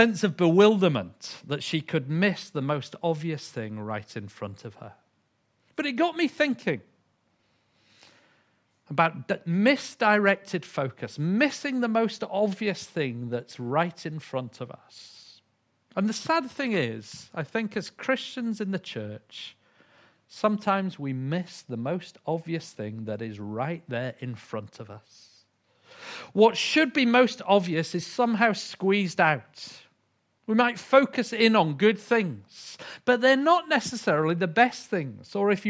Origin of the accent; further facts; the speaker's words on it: Yorkshire and the Humber, United Kingdom; I'm from Yorkshire, but being from England, of course I didn't say any of that.